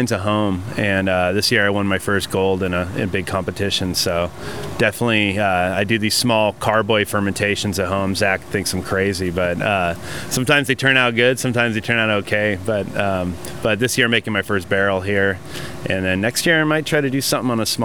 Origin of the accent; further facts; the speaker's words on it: San Luis Obispo, California, United States; San Luis Obispo, California.